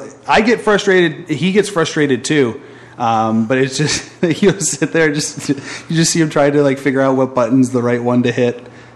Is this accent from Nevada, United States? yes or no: no; Ohio, United States; we're both from Ohio, Jake and I, and you know, he's more in like the kind of suburby area. I'm more in like the sticks.